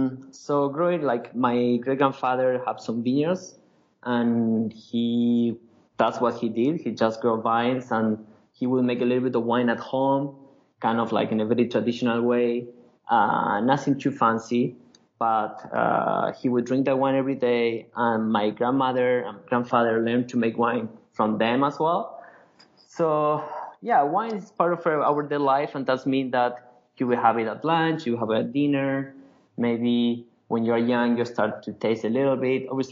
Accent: Mendoza, Argentina; English is a second language; now in Canada; I'm not from Canada, as everybody can tell by the accent. I'm from Argentina, from Mendoza, wine country.

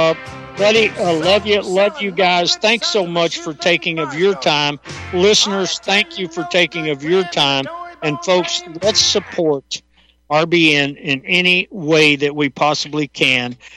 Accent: North Carolina, United States; I'm very familiar with North Kakalaki, that being my home state.

